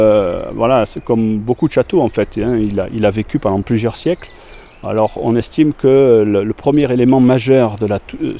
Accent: Albi, Occitanie, France; Alors moi je suis originaire d'Albi, j'ai vécu quasiment toute ma vie là-bas, et puis il y a de ça 5 ans maintenant, avec mon épouse Béatrice, on a décidé de sortir de la ville

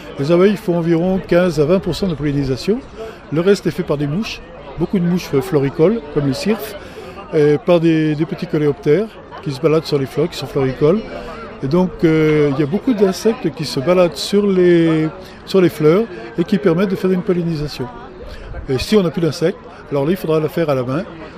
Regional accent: Occitanie, France; Et alors moi, je viens du Lot, et il y a quelques années, du frelon asiatique, j'en voyais beaucoup.

